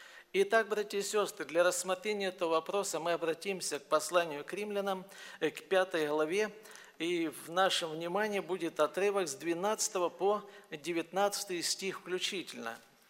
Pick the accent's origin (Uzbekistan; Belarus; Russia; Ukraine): Ukraine; Kharkiv, Kharkiv Oblast; born there; Мы уроженцы города Харькова